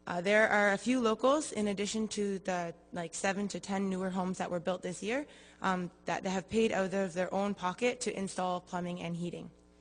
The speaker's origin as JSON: {"language": "English", "country": "Canada", "said": "As a Canadian"}